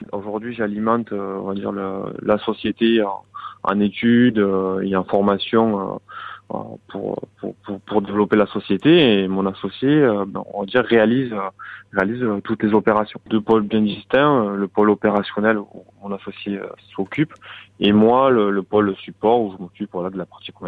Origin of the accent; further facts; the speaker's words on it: Montpellier, Occitanie, France; Et moi-même, donc moi, je suis natif de Montpellier